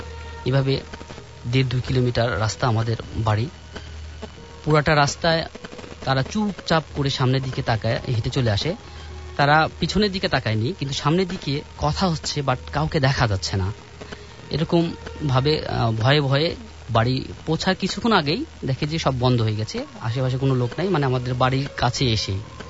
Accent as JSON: {"language": "Bangla", "town": "Naogaon", "region": "Rajshahi Division", "country": "Bangladesh", "tie": "born or raised there", "lives_now": "Dhaka, Bangladesh", "said": "আমি মিরপুর থেকে এসেছি, আমার হোম ডিস্ট্রিক্ট নওগাঁ।"}